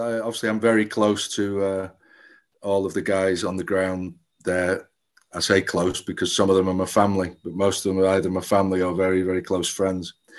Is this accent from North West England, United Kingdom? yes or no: yes; Manchester, North West England, United Kingdom; moved away as an adult; now in Cornwall, United Kingdom; I was born in Manchester and I grew up there. And when I was 19, we moved down to Cornwall, which is where my father's from.